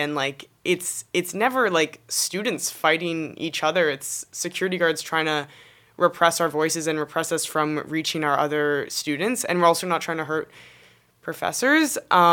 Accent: Nova Scotia, Canada; I'm from Nova Scotia

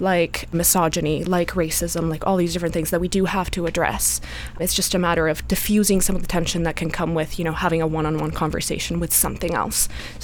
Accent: Bogota, Bogotá Capital District, Colombia; now in Canada; I am originally from Bogota, Colombia. So I've been here for about 6 years now.

